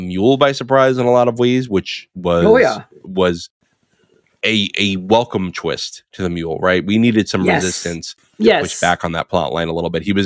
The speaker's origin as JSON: {"language": "English", "region": "New York", "country": "United States", "said": "I'm from New York, so the Long Island medium has got to be it."}